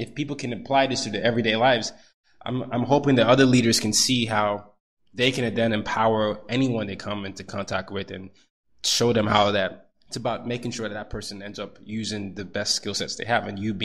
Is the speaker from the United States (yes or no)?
no; Nigeria; And I grew up in Nigeria where it was a rite of passage to show how many times belt marks were all over your face.